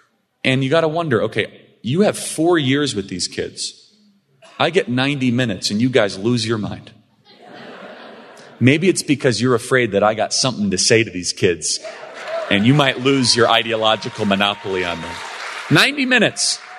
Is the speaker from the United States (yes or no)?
yes; Chicago, Illinois, United States; now in Arizona, United States; Arizona's my home now. It wasn't originally. I grew up in Chicago.